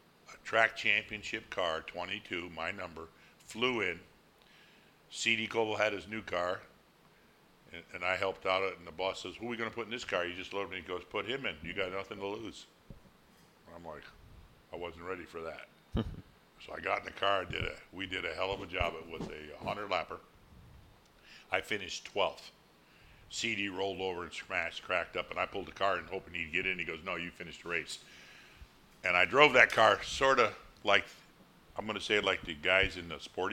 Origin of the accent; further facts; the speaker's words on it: Schenectady, New York, United States; Schenectady, New York.